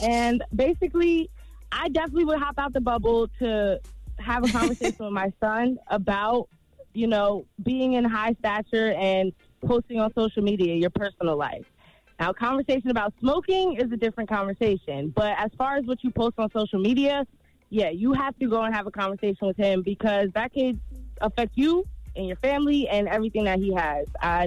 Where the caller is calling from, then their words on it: New Jersey, United States; from Jersey.